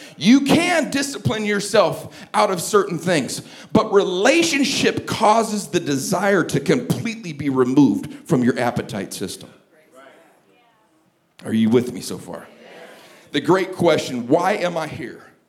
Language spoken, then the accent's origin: English; California, United States; I grew up in California, grew up on beaches and in lakes and on mountain skiing.